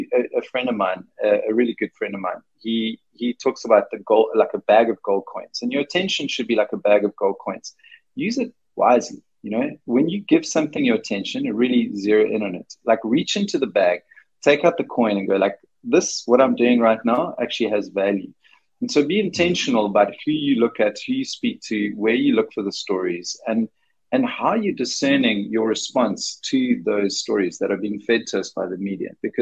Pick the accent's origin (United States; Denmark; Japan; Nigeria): Denmark; my whole family is Danish. I come from Denmark. My lineage is Danish, and my dad was born in born and raised in a small island called Ærøskøbing and the town is called Ærøskøbing